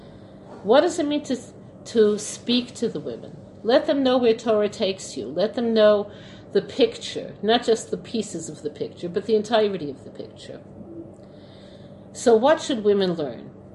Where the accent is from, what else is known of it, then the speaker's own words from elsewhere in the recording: Brooklyn, New York, United States; That's not what I saw growing up in Brooklyn.